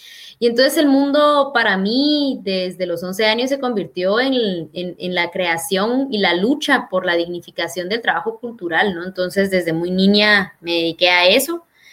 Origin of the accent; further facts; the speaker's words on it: Totonicapán, Guatemala; born there; del pueblo Quiché, donde yo nací, que es Totonicapán